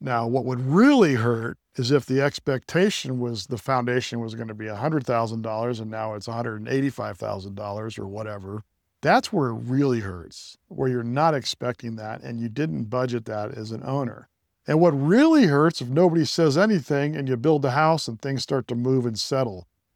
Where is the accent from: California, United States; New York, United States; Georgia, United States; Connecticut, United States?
California, United States; I grew up in a home like this, and that's because I grew up in the Bay Area, and a lot of the soil in the Bay Area is clay, at least in the South Bay Area.